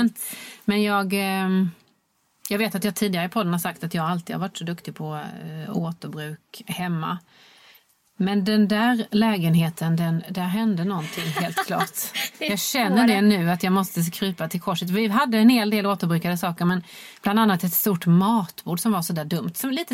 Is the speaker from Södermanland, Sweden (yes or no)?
no; Ängelholm, Skåne, Sweden; där jag är uppvuxen i Skåne, i Ängelholmstrakten.